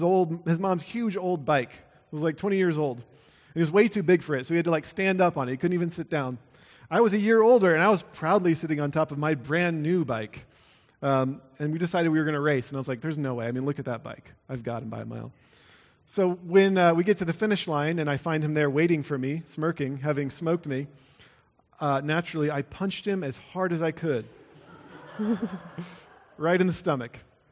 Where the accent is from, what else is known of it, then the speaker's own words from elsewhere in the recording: Iowa, United States; You know, there were not 613 laws in my hometown in Iowa if you wanted to get on God's good side.